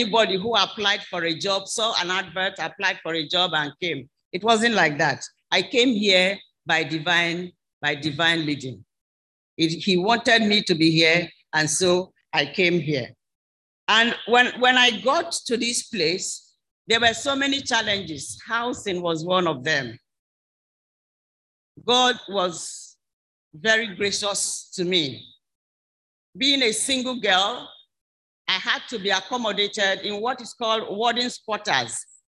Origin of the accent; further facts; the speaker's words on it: Obiaruku, Delta, Nigeria; do you know that Abraka means Obiaruku? And I'm from Obiaruku.